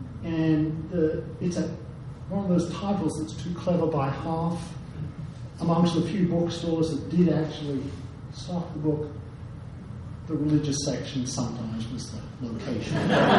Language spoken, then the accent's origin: English; Australia; I'm originally Australian